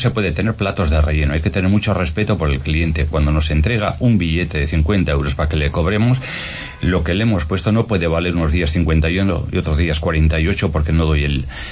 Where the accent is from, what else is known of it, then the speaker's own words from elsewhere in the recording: San Sebastián, Basque Country, Spain; Si en la parte vieja de Donosti, que es de donde yo vengo, hubiese solamente un restaurante